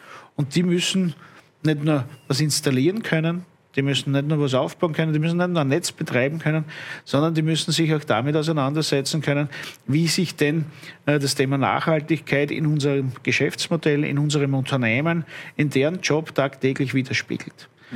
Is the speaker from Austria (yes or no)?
yes; Austria; Und als Österreicher ist ganz klar, wir sind gegen Nuklear